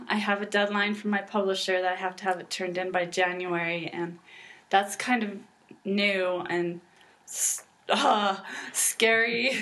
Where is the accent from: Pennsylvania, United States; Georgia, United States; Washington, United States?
Washington, United States; Well, I grew up in Washington State in a farming community, and I have used that setting as at least the place where my book begins.